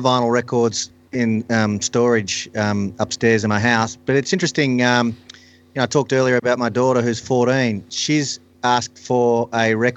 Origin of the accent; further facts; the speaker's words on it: Bairnsdale, Victoria, Australia; Well, growing up I grew up in Bairnsdale in Victoria